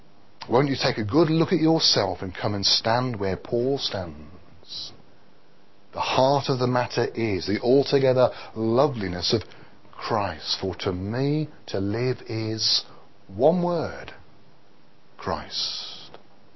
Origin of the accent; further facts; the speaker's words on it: Birmingham, West Midlands, United Kingdom; very easy for some of us to want to boast about being a Brummie